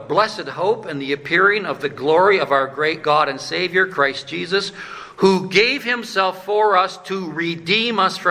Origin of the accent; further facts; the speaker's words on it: LaGrange, Wyoming, United States; also born or lived in Colorado; I grew up in LaGrange back in the 1970s, population 150.